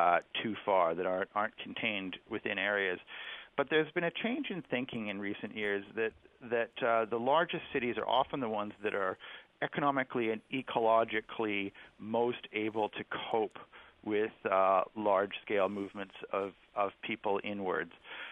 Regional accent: Toronto, Ontario, Canada; I was visiting Toronto, my hometown

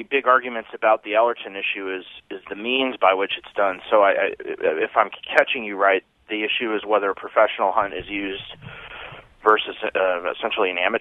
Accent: Wisconsin, United States; moved away; also born or lived in Chicago; Yeah, I grew up in Wisconsin, or I lived in Wisconsin in the late as a child and teenager in the late 70s and early to mid 80s

